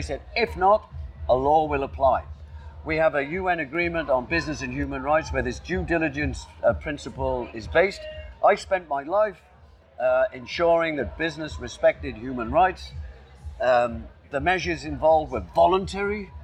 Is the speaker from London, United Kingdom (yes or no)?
no; Cardiff, Wales, United Kingdom; Cardiff is my hometown. I used to run around Butte Park when I was 3 and 4 years old.